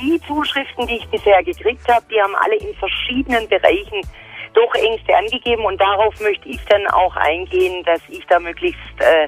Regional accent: Baden-Württemberg, Germany; accent: southern German; now in Rhineland, Germany; Ich komme ursprünglich aus Baden-Württemberg und bin ganz glücklich seit 13 Jahren hier im Rheinland.

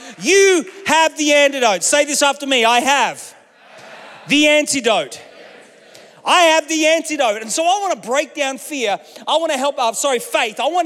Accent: Australia; growing up in Australia, there were things that we needed antidotes for.

